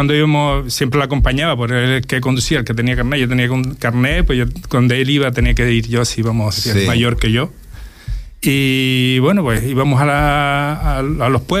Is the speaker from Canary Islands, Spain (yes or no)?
yes; Gran Tarajal, Canary Islands, Spain; me crié en Gran Tarajal, ahí desde pequeñito, y hice toda mi vida allí. Estudié fuera en la Universidad Laboral de Las Palmas, estuve unos años allí